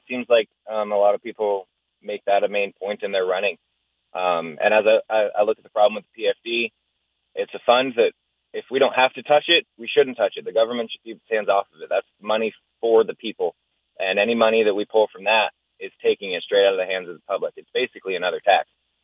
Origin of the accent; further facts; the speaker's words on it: Valdez, Alaska, United States; So as a lifelong Alaska, I was born here in Valdez. I grew up in Valdez. And I have property here